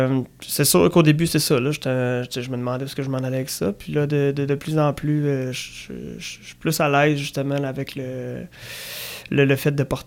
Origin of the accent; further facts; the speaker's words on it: Trois-Rivières, Quebec, Canada; Moi, je viens de Trois-Rivières.